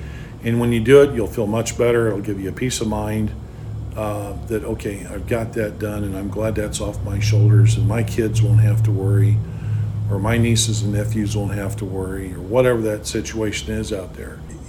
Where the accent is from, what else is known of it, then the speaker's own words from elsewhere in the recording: Litchfield, United States; what'd you go back to Litchfield for? You know, it was my hometown. You know, I was bred, born, and raised here.